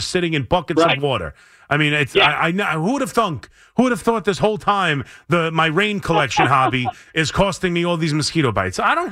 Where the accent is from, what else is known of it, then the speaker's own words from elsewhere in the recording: Long Island, New York, United States; I grew up in Long Island.